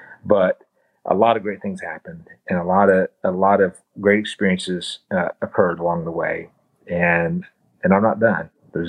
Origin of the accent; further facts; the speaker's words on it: Donovan, Missouri, United States; So we grew up in the same town. So we grew up in Donovan. Donovan, Missouri is our hometown. It's a beautiful little town in southeast Missouri.